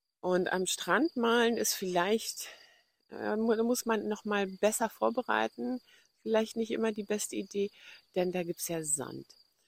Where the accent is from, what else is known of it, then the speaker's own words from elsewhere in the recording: Brandenburg an der Havel, Brandenburg, Germany; Meine Heimatstadt Brandenburg an der Havel wird durchflossen von mehreren Havelarmen